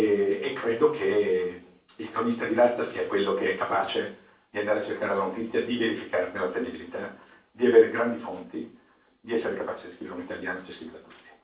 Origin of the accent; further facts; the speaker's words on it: Bergamo, Lombardy, Italy; collaboravo con i giornali della mia città, io sono bergamasco, Lecco di Bergamo, che ha 128 anni